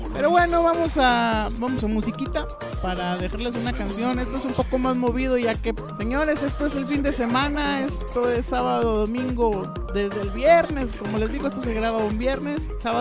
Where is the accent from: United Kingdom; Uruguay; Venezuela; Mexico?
Mexico; Se le despidió muy cariñosamente, como somos los mexicanos siempre.